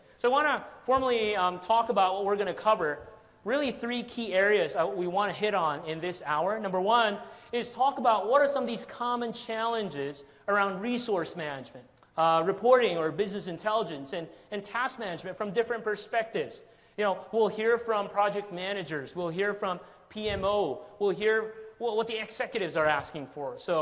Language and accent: English; Washington, District of Columbia, United States; I'm from Washington, D.C., and really love the weather here today.